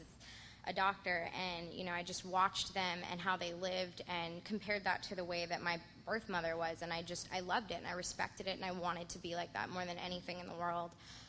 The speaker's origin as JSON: {"language": "English", "region": "Florida", "country": "United States", "tie": "born or raised there", "also_born_or_lived": "Albuquerque", "said": "I was born in Albuquerque, New Mexico. That's not special. I just like the fact that I wasn't born in Florida. I've lived in Florida pretty much all my life."}